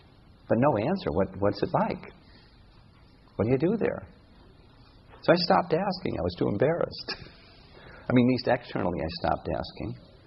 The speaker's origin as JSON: {"language": "English", "country": "United States", "tie": "born or raised there", "said": "When I was a nice Christian boy growing up in America"}